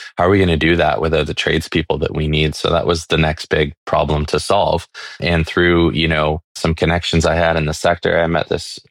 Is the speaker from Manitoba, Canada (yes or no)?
no; Barrie, Ontario, Canada; this exists right here in my hometown in Barrie.